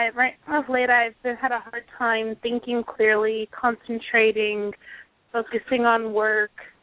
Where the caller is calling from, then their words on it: Kansas, United States; And yes, I am from Kansas.